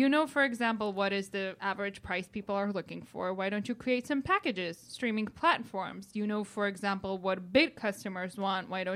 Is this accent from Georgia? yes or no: yes; Georgia; from Georgia, living in Georgia, why don't you buy our service?